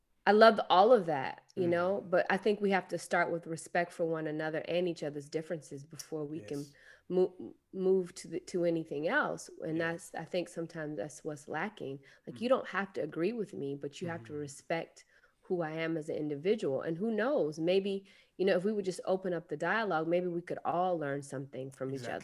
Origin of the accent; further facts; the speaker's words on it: the South, United States; I grew up in the South, so I've seen it all.